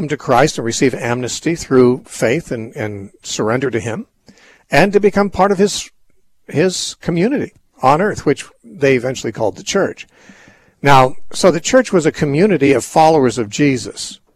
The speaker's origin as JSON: {"language": "English", "town": "Covina", "region": "California", "country": "United States", "tie": "born or raised there", "said": "from Covina, California, my hometown for many years."}